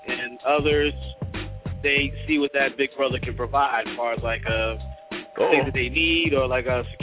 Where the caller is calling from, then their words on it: Houston, Texas, United States; I'm calling from Houston, Texas.